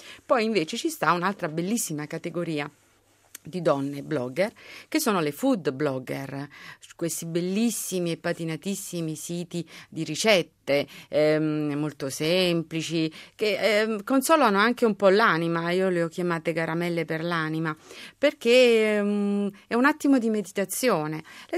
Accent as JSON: {"language": "Italian", "town": "Naples", "region": "Campania", "country": "Italy", "said": "Allora noi belli da napoletane, perché siamo entrambe di quella terra, con questa leggerezza napoletana"}